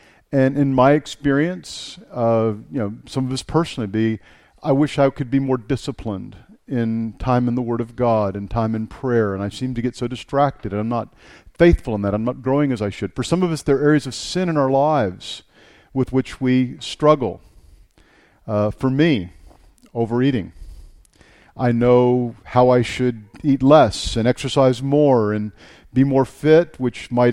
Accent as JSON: {"language": "English", "region": "Texas", "country": "United States", "said": "I'm from Texas, so I feel like I should say howdy instead of good day."}